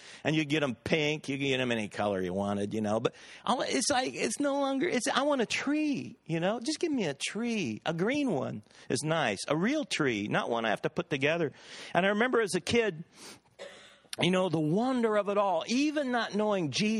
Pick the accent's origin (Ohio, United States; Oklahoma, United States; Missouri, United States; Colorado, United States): Missouri, United States; St. Joseph; A friend of mine back in my hometown in Missouri, St. Joseph, Missouri, has a little son named Jonah